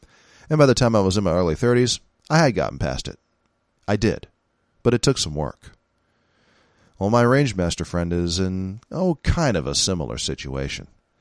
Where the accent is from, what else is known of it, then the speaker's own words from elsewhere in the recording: San Francisco, California, United States; Growing up in San Francisco, I remember hearing some of the Vietnam vets saying these things.